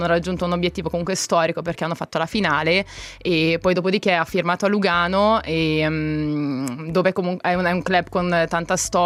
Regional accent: Modena, Emilia-Romagna, Italy; born there; Sono nata a Modena proprio perché mio padre giocava a Modena

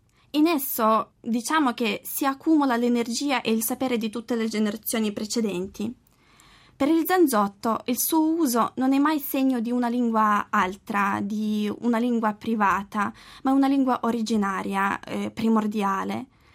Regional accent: Ukraine; vengo da Ucraina

